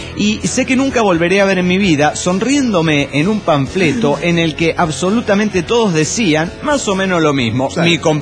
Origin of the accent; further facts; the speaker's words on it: Guadalajara, Jalisco, Mexico; de Guadalajara, Jalisco, México.